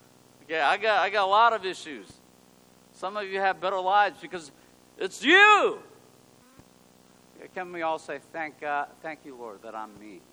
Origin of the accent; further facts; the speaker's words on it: South Korea; I'm from Korea, made in Korea. My mom's from North Korea, northern region of Korea.